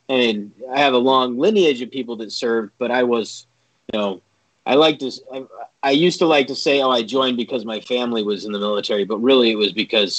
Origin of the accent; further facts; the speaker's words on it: Texas, United States; also born or lived in Seattle; I was born in Seattle, grew up all over Texas.